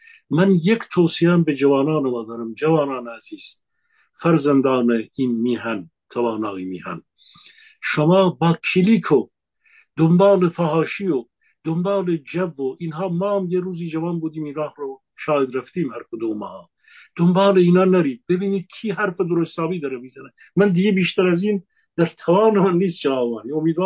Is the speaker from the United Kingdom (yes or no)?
no; Iran; به نوبه خودم با تمام وجودم به عنوان یک ایرانی